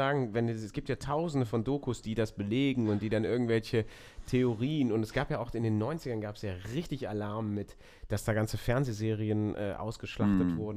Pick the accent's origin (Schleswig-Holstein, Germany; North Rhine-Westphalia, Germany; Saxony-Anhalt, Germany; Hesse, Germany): North Rhine-Westphalia, Germany; Mönchengladbach; Ich komme aus Mönchengladbach, bin ein Gladbacher Jung, der Fohlen.